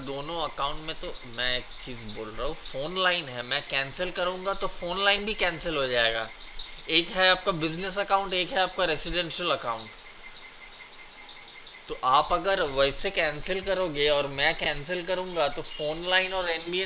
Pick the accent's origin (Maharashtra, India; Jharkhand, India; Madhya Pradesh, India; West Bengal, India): West Bengal, India; Kolkata; मैं तो इंडिया से हूँ कलकत्ता.